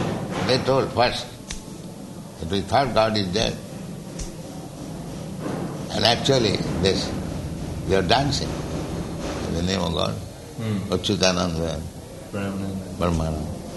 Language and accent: English; India; You are European, American, I'm Indian.